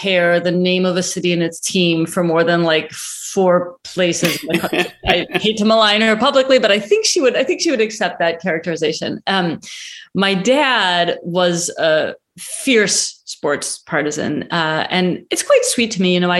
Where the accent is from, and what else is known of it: Cleveland, Ohio, United States; born or raised there